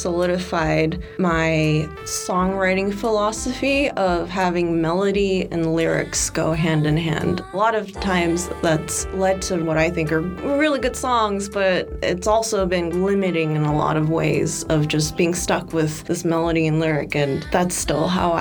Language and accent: English; Layton, Utah, United States; So I grew up in Layton, and so there was not a lot of music